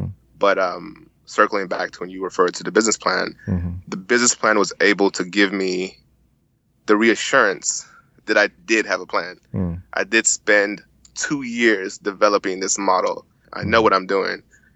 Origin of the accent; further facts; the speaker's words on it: Houston, Texas, United States; also born or lived in New Mexico; Being a Nigerian in the diaspora, being born in effectively New Mexico, but being raised in Houston